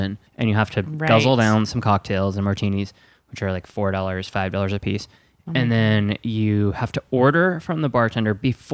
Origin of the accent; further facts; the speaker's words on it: Wisconsin, United States; Well, there was cheese nuggets, they called them, which I had never heard of, and I'm from Wisconsin.